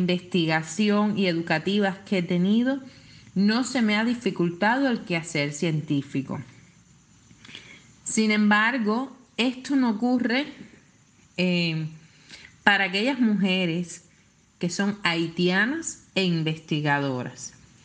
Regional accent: Cuba; born there; En el caso de mi país de nacimiento, las mujeres que nos dedicamos en el ámbito cubano, o sea, soy cubana de nacimiento

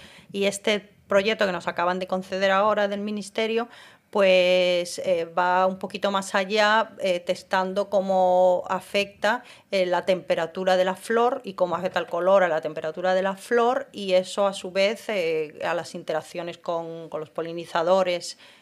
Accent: Santiago de Compostela, Galicia, Spain; como se puede apreciar perfectamente en mi acento, no soy sevillana, yo soy gallega, nací y estudié en Santiago, en la Universidad de Santiago de Compostela

